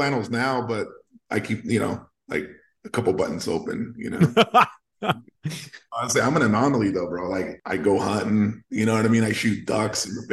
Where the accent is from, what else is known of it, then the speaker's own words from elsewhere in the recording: United States; first language Spanish; English is a second language; I'm super proud of being a Mexican American, and Spanish was my first language and I still speak it with my parents